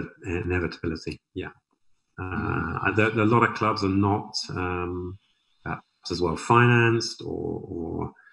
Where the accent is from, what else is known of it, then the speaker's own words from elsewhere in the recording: Southampton, South East England, United Kingdom; I'm obviously from Southampton